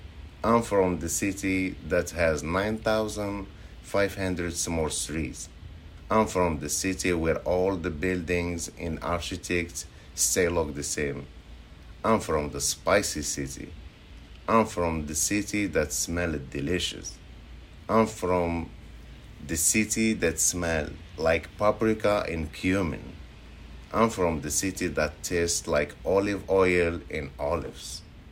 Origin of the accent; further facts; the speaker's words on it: Morocco; I'm from the city that has so many colors. I'm from the artisan city. I'm from Morocco, North Africa.